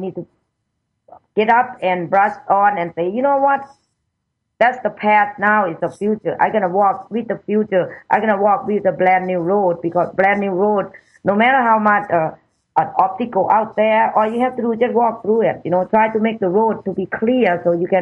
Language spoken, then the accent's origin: English; Thailand; English is a second language; moved away; I was poor from Thailand, you know, grew up in Thailand. My family didn't have nothing. We traveling like a gypsy.